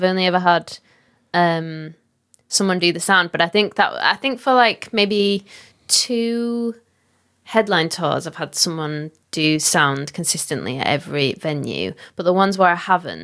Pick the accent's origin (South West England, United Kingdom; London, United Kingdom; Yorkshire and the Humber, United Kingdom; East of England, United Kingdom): Yorkshire and the Humber, United Kingdom; Leeds; in my hometown.